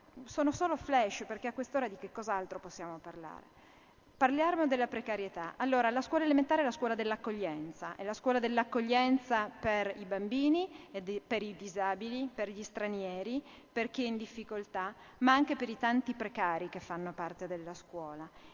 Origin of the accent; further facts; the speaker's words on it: Turin, Piedmont, Italy; io vengo dal Piemonte, sono di Torino